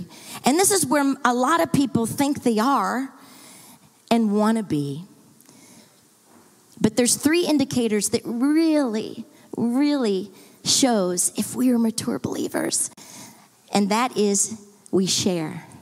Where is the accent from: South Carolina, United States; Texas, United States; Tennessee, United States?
Texas, United States; Dallas; You know, I come from the South. I come from the Bible Belt of the Bible Belt. I've come from Dallas, Texas, which is the buckle of the Bible Belt. Right? I love my city.